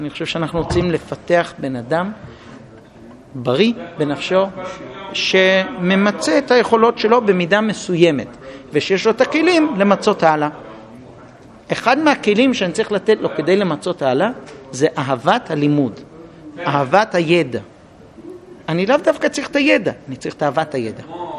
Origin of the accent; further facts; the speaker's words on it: Jerusalem, Jerusalem District, Israel; הייתי רוב חיי בקריית משה. חוץ מזה שנולדתי שם, המשכתי שם בישיבה, הייתי שם עוד 10 שנים נשוי, 11-12 שנים נשוי.